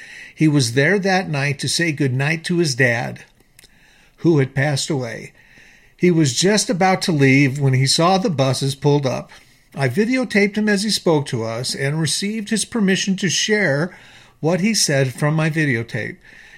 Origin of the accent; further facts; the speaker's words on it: Wisconsin, United States; I told him that we were from Wisconsin.